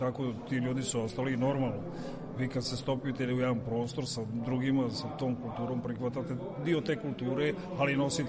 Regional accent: Bosnia & Herzegovina; Mi Bosanci, recimo ja sam porijeklom iz Bosne

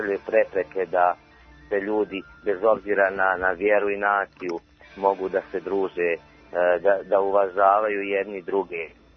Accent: Bosnia & Herzegovina; Pogotovo što mi potičemo iz Bosne i Hercegovine, iz jedne sredine u kojoj je potrebna međusobna tolerancija i uvažavanje.

